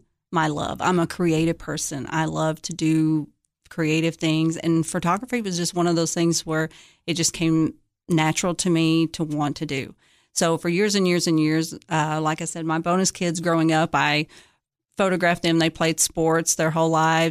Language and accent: English; Cookeville, Tennessee, United States; And since I was from Cookeville, we eventually obviously fell in love and got married, and I moved back to Cookeville.